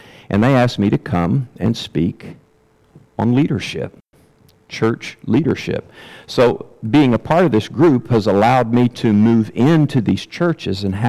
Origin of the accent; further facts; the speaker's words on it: United States; As an American, my culture raised with time is money.